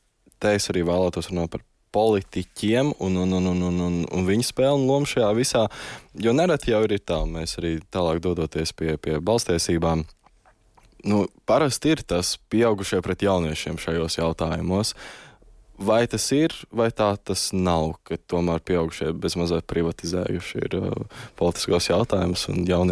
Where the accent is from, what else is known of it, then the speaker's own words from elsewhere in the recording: Jelgava, Latvia; es kā dzimis jelgavnieks